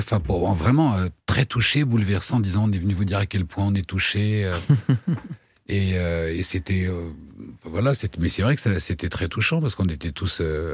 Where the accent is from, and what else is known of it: France